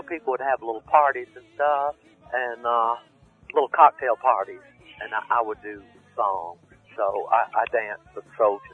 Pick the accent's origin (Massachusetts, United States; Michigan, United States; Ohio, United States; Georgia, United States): Georgia, United States; Savannah; Grew up in Savannah, Georgia, land of the oleanders and the wisteria and the Spanish moss.